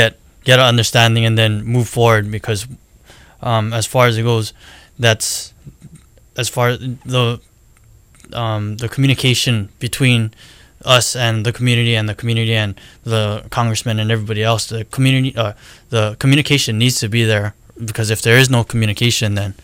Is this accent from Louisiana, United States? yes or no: no; Maui, Hawaii, United States; now in Oahu, United States; as being local person, local boy, I'm born and raised on Maui, now I'm on Oahu.